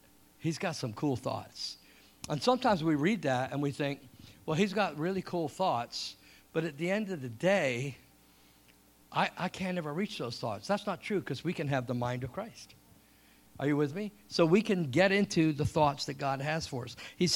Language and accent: English; England, United Kingdom; born there; I was born in England. I was my whole family was born in England, and my dad and mom were Welsh, and I don't have a British accent.